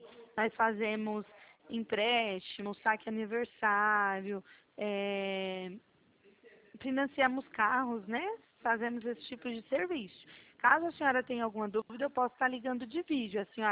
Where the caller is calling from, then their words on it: Presidente Prudente, São Paulo, Brazil; Eu sou aqui de Presidente Prudente